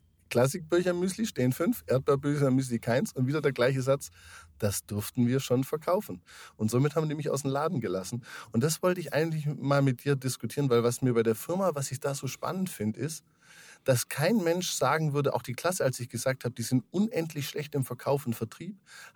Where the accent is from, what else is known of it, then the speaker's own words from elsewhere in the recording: Bavaria, Germany; das war für mich dann irgendwo so als Deutscher aus Süddeutschland, also aus dem bayerischen Süden